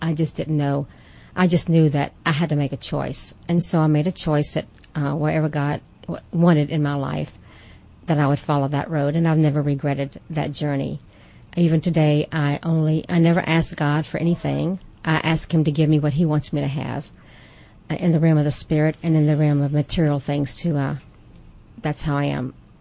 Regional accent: Virginia, United States; I grew up in Virginia on the coast, and I'm the oldest of six children.

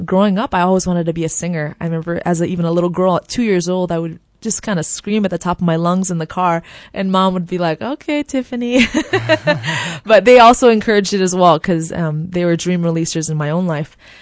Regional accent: Kailua, Hawaii, United States; I'm from Kailua, Hawaii, and that's where I grew up. And my parents still live in the same house that I grew up in.

